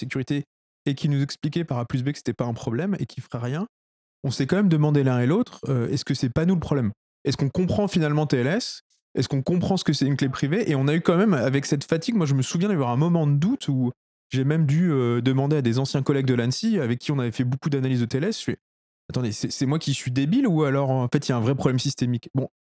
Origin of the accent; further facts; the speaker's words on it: France; alors il faut dire qu'on est français